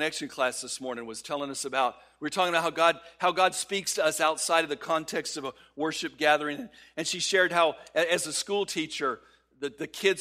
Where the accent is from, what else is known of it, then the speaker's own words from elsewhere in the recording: Texas, United States; All the time growing up in West Texas, the wind is always blowing, and usually it was blowing sand at me. So I moved down here on the coast